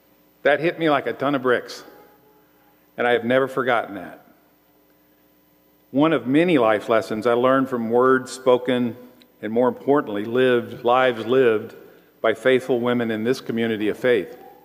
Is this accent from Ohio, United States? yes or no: no; St. Louis, Missouri, United States; also born or lived in Crowley, Louisiana / Greenwood, Mississippi / Memphis, Tennessee; They moved a couple times with John Deere, and I was born in Crowley, Louisiana. Then moved to Greenwood, Mississippi, then to Memphis, Tennessee, and then to St. Louis, where I started junior high school.